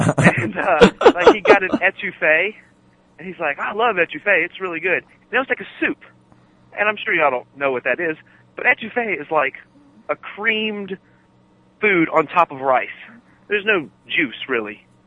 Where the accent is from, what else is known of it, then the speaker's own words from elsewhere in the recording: Louisiana, United States; He really likes Louisiana food, and I'm from Louisiana, and he wanted to take me to a Louisiana restaurant.